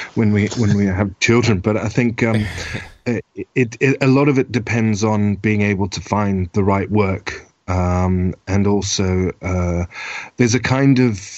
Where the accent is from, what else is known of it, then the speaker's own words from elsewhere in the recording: Zimbabwe; now in Scotland, United Kingdom; And we're talking about growing up in Zimbabwe.